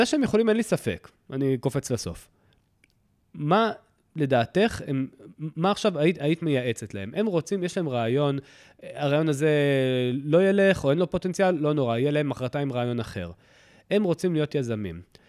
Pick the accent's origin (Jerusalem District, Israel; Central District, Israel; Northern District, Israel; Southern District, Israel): Southern District, Israel; תראה, אני במקור מהדרום